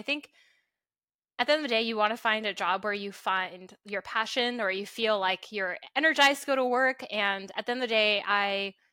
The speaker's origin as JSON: {"language": "English", "region": "Shanghai", "country": "China", "tie": "born or raised there", "said": "So I grew up in Shanghai."}